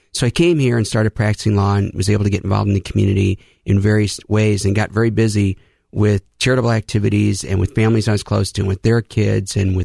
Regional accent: Euclid, Ohio, United States; But I grew up in Euclid, Ohio.

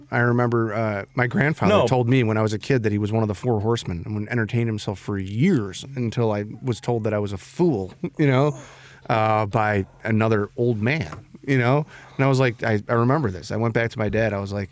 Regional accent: Tennessee, United States; I'm from Tennessee. I ain't never heard of Slurpee.

